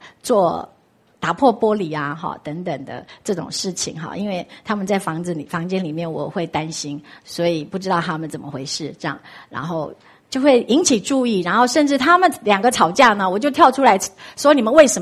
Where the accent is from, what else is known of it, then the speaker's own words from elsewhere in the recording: Tainan, Taiwan; moved away; 我的家乡在台南，所以我就远离家乡，一年回家一次过年